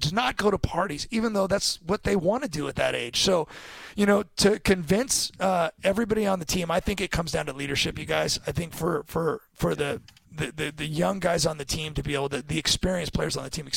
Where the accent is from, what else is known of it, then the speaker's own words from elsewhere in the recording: Newbury Park, California, United States; I grew up in Newbury Park, right, and I was a basketball player.